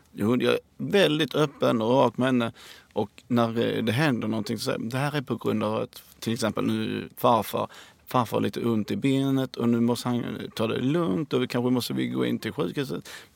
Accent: Hässleholm, Skåne, Sweden; also born or lived in Kristianstad; I Kristianstad. Fast jag är då från Hässleholm. Men då hade de inget BB i Hässleholm.

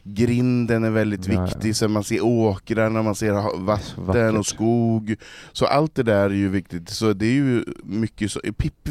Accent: Norrland, Sweden; Och när jag växte upp i Norrland på slutet 70, början på 80-talet

